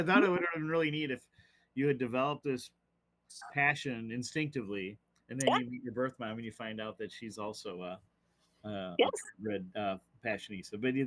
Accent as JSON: {"language": "English", "town": "Orchard Park", "region": "New York", "country": "United States", "tie": "born or raised there", "said": "I was back in my hometown, Orchard Park, New York, for my 40th class reunion."}